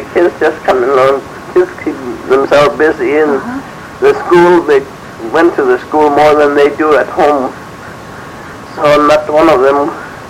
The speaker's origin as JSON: {"language": "English", "town": "Fort Yukon", "region": "Alaska", "country": "United States", "tie": "born or raised there", "said": "Port Yukon."}